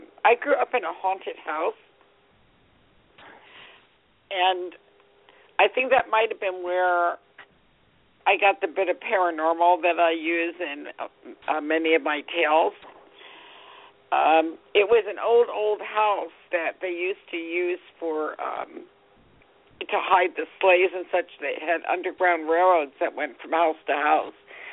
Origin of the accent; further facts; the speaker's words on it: Pennsylvania, United States; also born or lived in New Jersey / California; I grew up on the East Coast, Pennsylvania and New Jersey. And then I moved to California for 30 years.